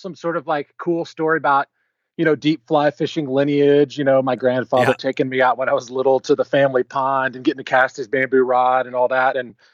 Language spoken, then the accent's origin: English; Alaska, United States; also born or lived in Houston, Texas; I was born down outside of Houston, Texas, and grew up there pretty early. And then when I was about probably 8 years old. I think this was the summer before my third grade year. My parents kind of came to my brother and I and announced that we were moving to Alaska.